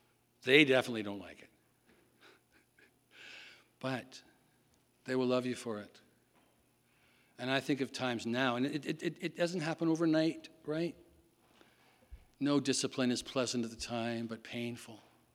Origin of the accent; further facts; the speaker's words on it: Ireland; you know, I'm Irish, and in Ireland, we always say, God bless.